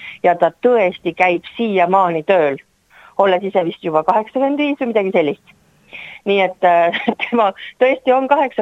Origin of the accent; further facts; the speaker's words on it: Saare County, Estonia; mina olen saarlane